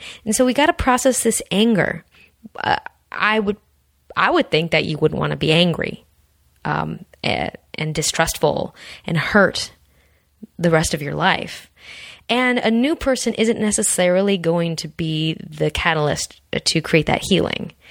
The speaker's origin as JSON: {"language": "English", "region": "California", "country": "United States", "tie": "born or raised there", "said": "I grew up in Southern California. Dude, it's part of my repertoire of how I reference people."}